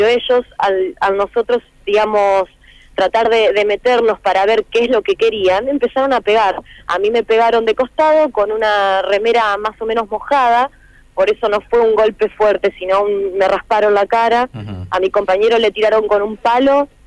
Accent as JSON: {"language": "Spanish", "town": "Lucas González", "region": "Entre Ríos", "country": "Argentina", "tie": "born or raised there", "said": "Exactamente, los pagos luquenses."}